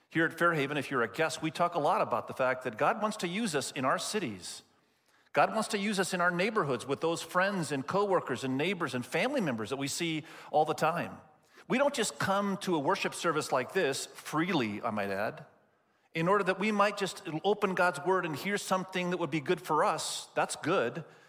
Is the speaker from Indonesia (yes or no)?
yes; Indonesia; Many of you know that I was born and raised in Indonesia, and so this story comes really close to home.